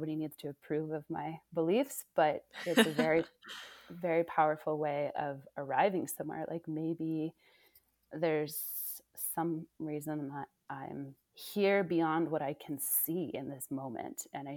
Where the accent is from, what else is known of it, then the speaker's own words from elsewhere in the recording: Oakland, California, United States; also born or lived in Indiana / New York City; I'm from California. So yeah. I'm from the Bay Area. I'm from Oakland.